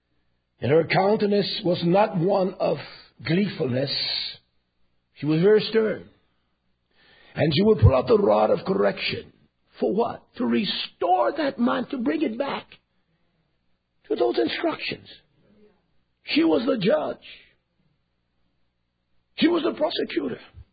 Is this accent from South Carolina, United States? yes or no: yes; South Carolina, United States; I was raised in South Carolina, my earliest youthful days.